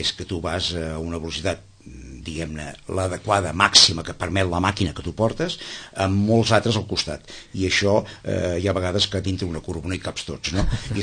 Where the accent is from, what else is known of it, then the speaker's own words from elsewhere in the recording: Gósol, Catalonia, Spain; also born or lived in Barcelona; jo vinc essencialment d'un poble molt bonic de la Pirineu, que es diu Gósol. Soc nascut a Barcelona, que em perdoni els de Barcelona, però em sento més identificat amb Gósol, però vol dir que sóc home de la terra